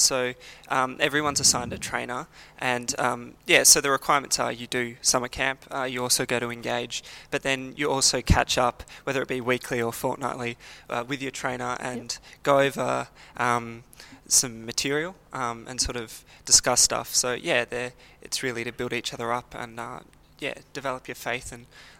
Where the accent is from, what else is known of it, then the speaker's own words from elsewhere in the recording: Donvale, Victoria, Australia; I'm from Donvale, Prezi. So I go to the same church as Ash.